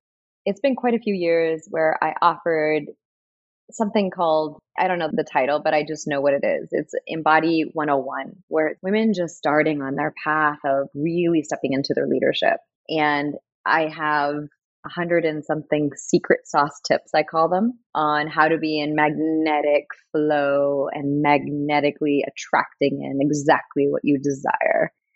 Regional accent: Canada; born there; Yes, I was born in Canada

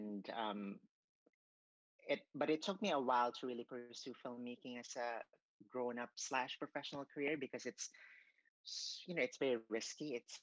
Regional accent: Cebu, Central Visayas, Philippines; I was four and my mom took me to, and this was in my hometown in Cebu in the Philippines, and my mom took me to this movie palace

